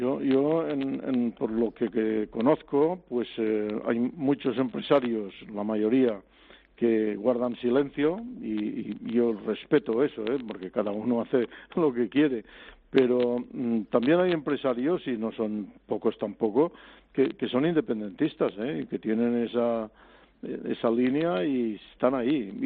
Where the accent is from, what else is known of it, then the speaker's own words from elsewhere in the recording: Catalonia, Spain; Pues claro, yo lo soy, catalán, español, europeo, y no pasa nada, ¿no?